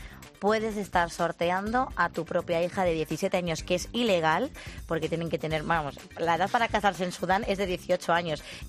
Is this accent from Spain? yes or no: yes; Medina del Campo, Castile and León, Spain; ¡Ay, las fiestas de Medina del Campo en mi pueblo!